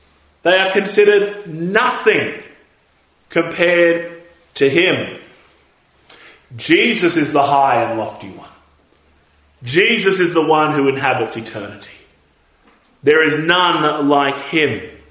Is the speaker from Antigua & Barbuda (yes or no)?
no; Australia; As an Australian, I'm a son of the empire.